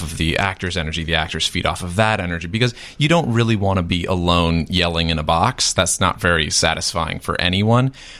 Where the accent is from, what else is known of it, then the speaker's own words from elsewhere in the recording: Evanston, Illinois, United States; I am, yeah. I'm from Evanston originally.